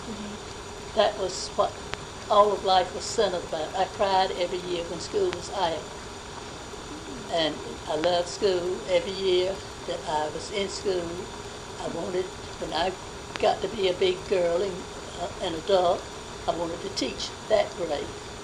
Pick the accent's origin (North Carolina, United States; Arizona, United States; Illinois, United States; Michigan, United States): North Carolina, United States; In Edgecombe County, North Carolina.